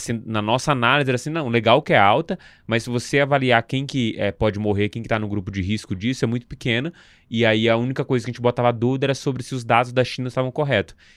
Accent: Brazil; como brasileiro, como cara investindo em bolsa e mercado local

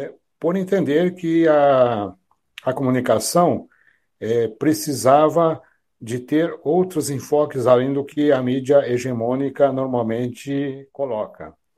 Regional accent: Ponta Grossa, Paraná, Brazil; Aqui no Paraná, aqui eu sou da cidade de Ponta Grossa, né, a 110 quilômetros de Curitiba.

